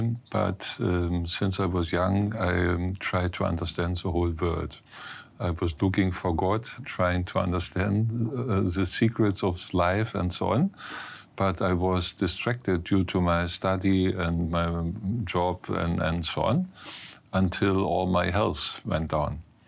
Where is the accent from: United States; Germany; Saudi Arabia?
Germany; Görlitz, Saxony; also born or lived in United Arab Emirates; We built up a textile plant in my hometown, Görlitz, close to the Polish border.